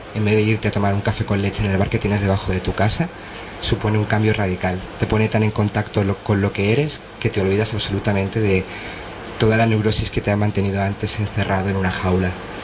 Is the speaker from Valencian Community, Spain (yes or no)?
yes; Valencia, Valencian Community, Spain; Yo soy natural de Valencia